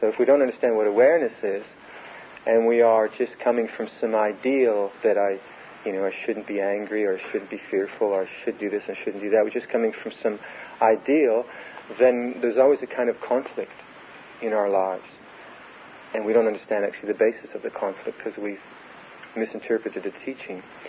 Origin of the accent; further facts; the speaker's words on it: Canada; I'm glad I'm Canadian.